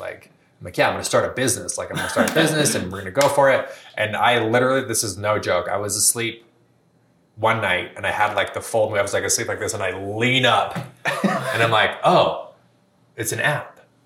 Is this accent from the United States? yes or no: yes; Utah, United States; Yeah, so I grew up here in Utah and was a part of Vivint Smart Home